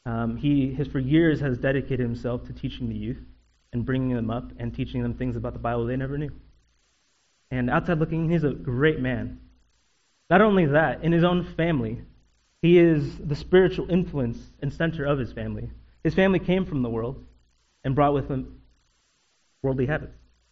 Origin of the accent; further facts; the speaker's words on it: Queen Creek, Arizona, United States; Back in my church that I grew up in Queen Creek, I have a friend that who was young, like me